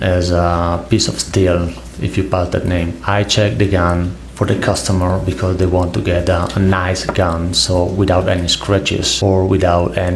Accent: Italy; English is a second language; I come from Italy.

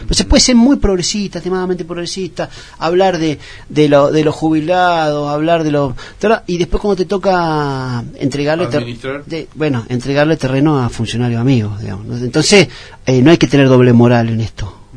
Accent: Argentina; nosotros sí, los argentinos sí, somos expertos

